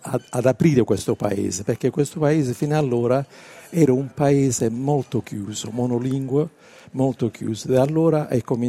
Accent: Apulia, Italy; first language Apulian; Italian is a second language; perché spesso io lo storpeo l'italiano, perché la mia prima lingua è il pugliese.

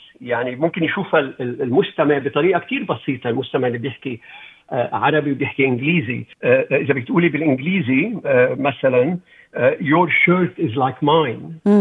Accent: Lebanon; يعني أنا بلبنان، العالم اللي أنا ربيت بلبنان فيه كان اللغة العربية

